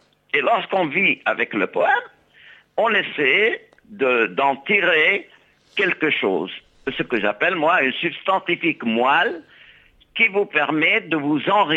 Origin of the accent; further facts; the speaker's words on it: Sfax, Sfax Governorate, Tunisia; born there; j'ai eu une base africaine et maghrébine dans le sens où je suis né à Sfax. Mais à Sfax, dans mon quartier qui s'appelait Boulainville, il y avait des juifs, des chrétiens, des musulmans qui vivaient en harmonie.